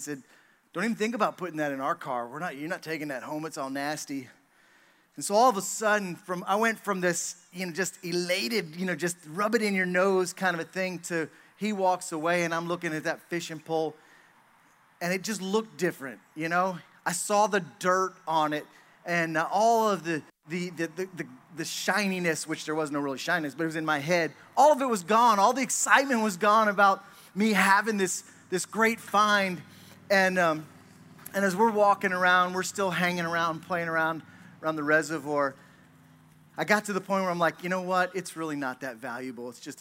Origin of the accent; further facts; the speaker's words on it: Pennsylvania, United States; When I was about 10 years old, I grew up in Pennsylvania, and my dad would actually like try to catch these alligator turtles.